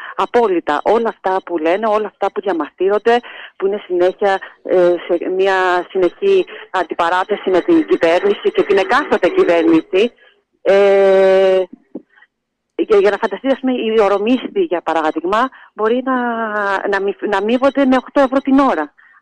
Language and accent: Greek; Rhodes, South Aegean, Greece; born there; γεννήθηκα στη Ρόδο, η καταγωγή και των δύο γονέων μου είναι από το Παραδείσι. Ένα μικρό χωριό που είναι το αεροδρόμιο